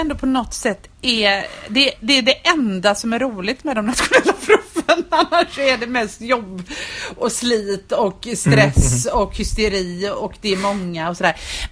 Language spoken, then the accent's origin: Swedish; Gothenburg, Västra Götaland County, Sweden; Men eftersom vi är göteborgare och eftersom vi är lärare så gör vi ju inte så